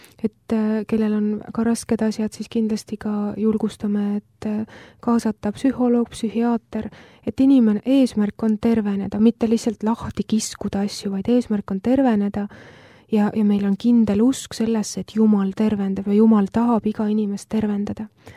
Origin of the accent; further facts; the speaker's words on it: Pärnu, Pärnu County, Estonia; nii minu kodulinna Pärnusse kui ka Tallinnasse.